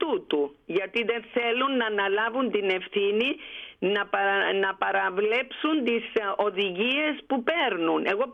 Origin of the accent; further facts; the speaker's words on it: Greece; εμείς οι Έλληνες έχουμε ένα χάρισμα μεγάλο όλοι